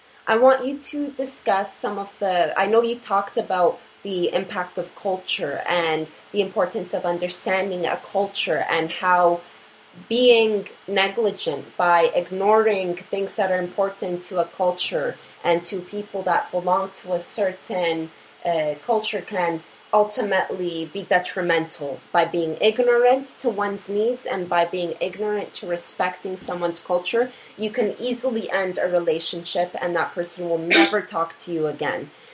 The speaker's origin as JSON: {"language": "English", "country": "Canada", "tie": "born there", "first_language": "Polish", "second_language": "English", "said": "as a person with a Polish background, I call myself Polish Canadian, because even though I was born here in Canada, I still have a Polish background. Both of my parents came to this country as immigrants. Polish was my first language"}